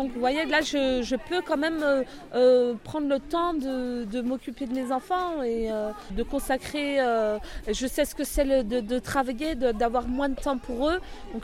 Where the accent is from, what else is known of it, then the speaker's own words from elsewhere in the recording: Besançon, Bourgogne-Franche-Comté, France; Non, moi je viens pas de cette région-là, en fait. Moi, je viens de Besançon.